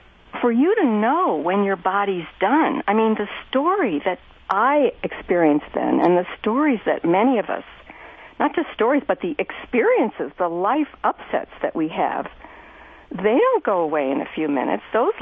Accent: Ireland; I'm an Irish extroverted trauma survivor

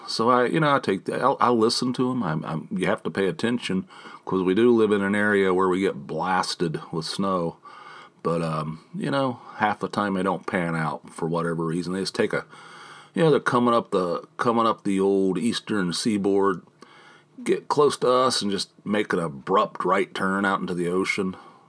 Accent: West Virginia, United States; moved away; also born or lived in California; I grew up in West Virginia where we used to get blasted with snow too back in the day.

